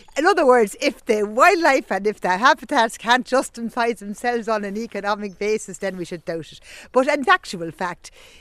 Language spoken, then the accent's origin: English; Leinster, Ireland; So, when I come from County Louth, we all know I come from County Louth